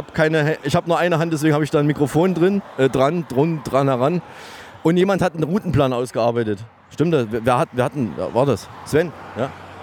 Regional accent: Saalfeld, Thuringia, Germany; Und auch in Thüringen, rund um meine Heimatstadt Saalfeld, ist es Tradition

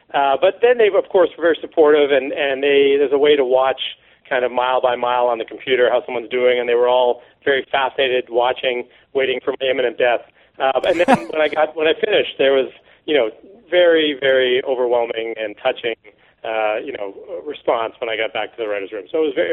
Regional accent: Canada; I'm Canadian.

